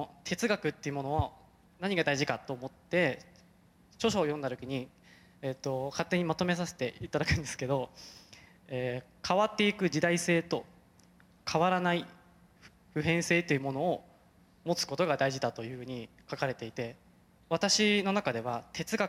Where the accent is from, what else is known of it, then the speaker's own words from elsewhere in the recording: Gifu, Japan; now in Tokyo, Japan; あの鷺山っていう、あの元斎藤道さんの隠居屋があった山がありまして、その麓の小学校で出身なんですけど、現在は東京で映画俳優をしております。